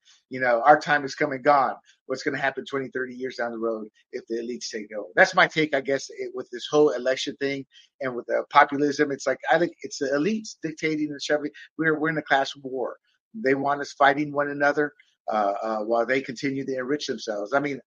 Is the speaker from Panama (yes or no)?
yes; Panama; And again, I come from Panama. A country where I saw two dictators dictate.